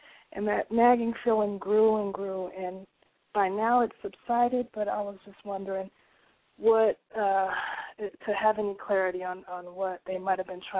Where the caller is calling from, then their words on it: Denver, Colorado, United States; I'm calling from Denver.